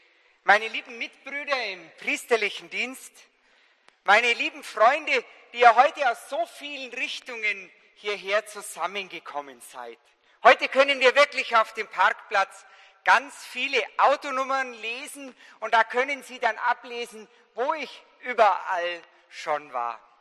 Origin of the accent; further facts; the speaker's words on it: Mehring, Bavaria, Germany; aber auch aus meiner Heimat Mehring